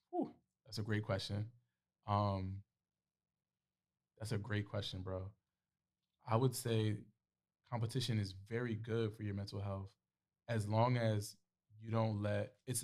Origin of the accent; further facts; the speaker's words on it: New York, United States; because we're both from New York, so, like, but Omar's from Detroit.